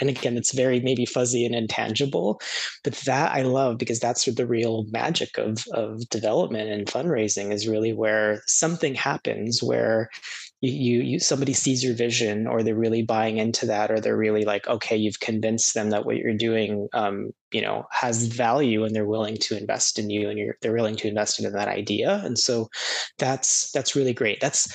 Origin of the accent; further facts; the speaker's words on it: United States; I'm American, so I still don't really understand hockey